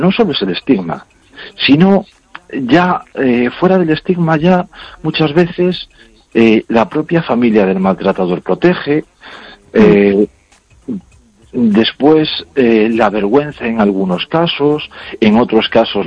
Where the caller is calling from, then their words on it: Ourense, Galicia, Spain; de Orense.